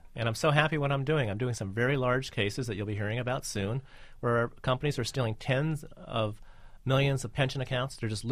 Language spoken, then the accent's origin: English; Boston, Massachusetts, United States; I can tell you what one of them is, and it's so embarrassing because I'm from Boston.